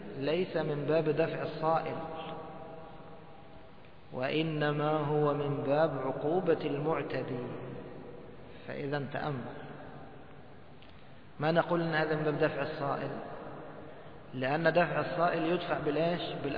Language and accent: Arabic; Egypt; موصدا يعني مثل ما بنسميه عندنا في مصر متوارب